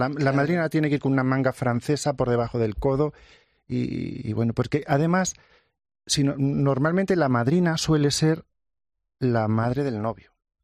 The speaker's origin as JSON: {"language": "Spanish", "town": "Miguel Esteban", "region": "Castilla-La Mancha", "country": "Spain", "tie": "born or raised there", "said": "Ellas fueron la gente de mi pueblo, de Miguel Esteban, las primeras que confiaron en mí, me compraron los primeros vestidos, que empecé muy joven, empecé con 16 años a coser en el taller de mis padres"}